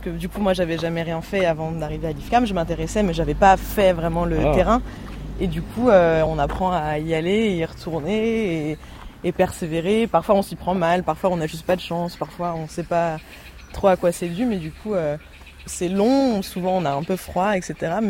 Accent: Paris, Île-de-France, France; j'étais à la fac à Paris, je suis parisienne de base.

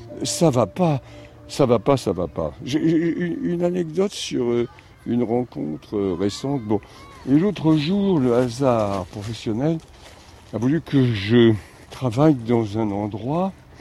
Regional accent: Brittany, France; accent: Breton; m'échappent et je retrouve mon accent breton d'origine.

